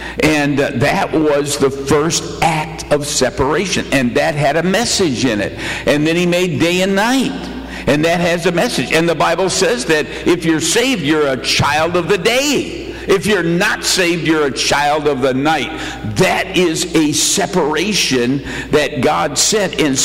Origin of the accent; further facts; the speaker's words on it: Grand Rapids, Michigan, United States; I was brought up in Grand Rapids, Michigan. I was brought up in the Dutch Reformed Church called the Christian Reformed Church.